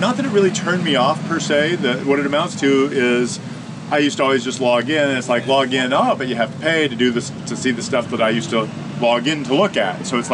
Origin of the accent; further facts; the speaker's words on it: Idaho, United States; I'm from Idaho. I'm people phobic.